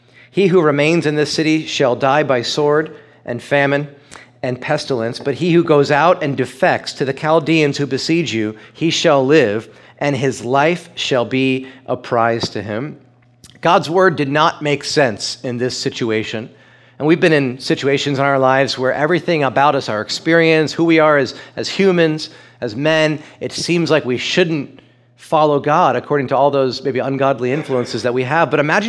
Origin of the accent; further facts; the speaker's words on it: East Coast, United States; But it's I grew up on the East Coast. There's plenty of rain. I'm fine.